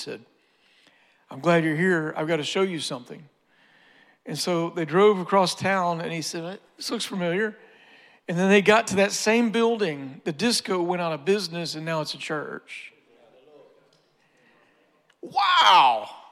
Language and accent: English; United States; I'm the gringo. I'm the American guy here, right?